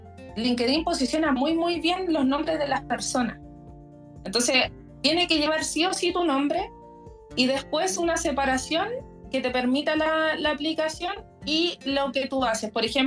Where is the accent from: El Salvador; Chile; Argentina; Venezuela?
Chile; O sea, una publicidad de 5 días acá, yo soy de Chile, acá sale